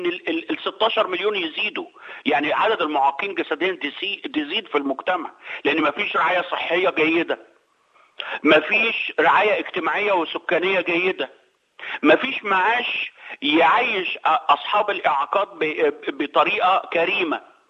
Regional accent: Egypt; نمسك مصر مثلا، ناخد مصر اكزامبل يعني باعتباري مصري

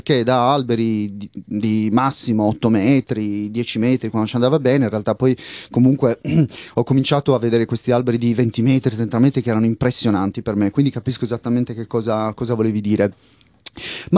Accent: Sardinia, Italy; now in Milan, Italy; Io sono nato e cresciuto in Sardegna, no? Che comunque ha scarsità d'acqua, forte vento e gli alberi che crescono da noi non sono altissimi, o comunque non sono alti come gli alberi che invece ho visto quando mi sono trasferito a Milano, in Lombardia.

